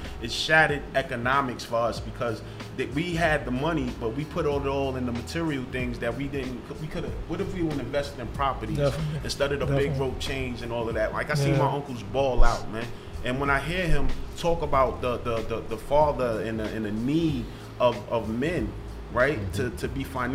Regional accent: Queensbridge, New York, United States; also born or lived in South Jamaica, Queens; I'm when I say I'm from Queensbridge, I was born in South Jamaica, Queens, right?

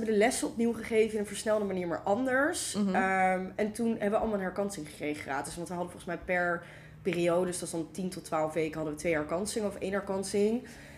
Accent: Utrecht, Netherlands; Heel veel scholen in Utrecht. Ik kom zo uit Utrecht.

